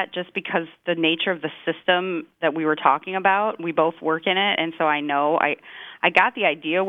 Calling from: Green Bay, Wisconsin, United States; I'm calling from Green Bay, Wisconsin.

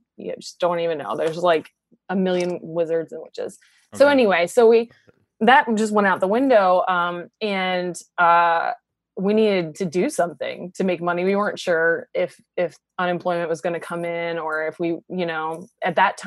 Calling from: Baltimore, Maryland, United States; I'm calling from just outside of Baltimore.

